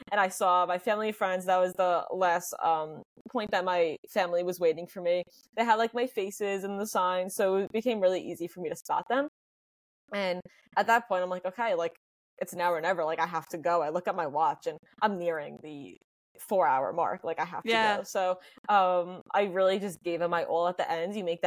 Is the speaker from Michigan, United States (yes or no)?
no; New York, United States; and also growing up in New York, it just adds that extra element of something that's just like special.